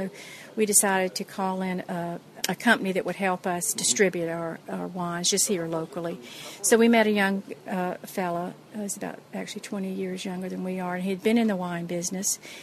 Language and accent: English; Charleston, South Carolina, United States; And so when I grew up in the Charleston area, actually on John's Island